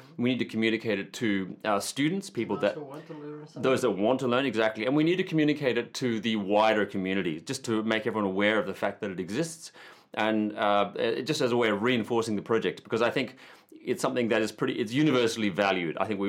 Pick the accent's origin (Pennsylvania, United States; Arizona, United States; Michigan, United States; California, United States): California, United States; Oroville; When you're growing up in Oroville, you see very much the small world.